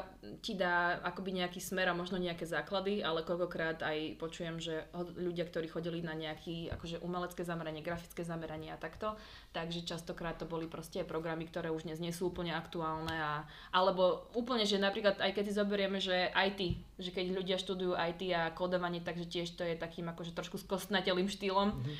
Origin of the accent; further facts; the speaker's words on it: Trebišov, Košice Region, Slovakia; ja napríklad pochádzam z Trebišova a tiež sa o tom hovorí, že proste tiež je to akože malé mesto na juhu a že proste Maďari